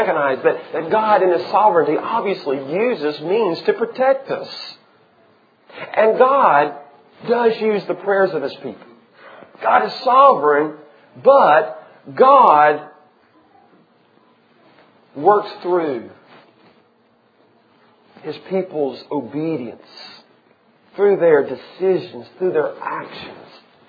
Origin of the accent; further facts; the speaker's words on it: Georgia, United States; See, I'm from South Georgia. I was raised on a farm, and we never wore seatbelts.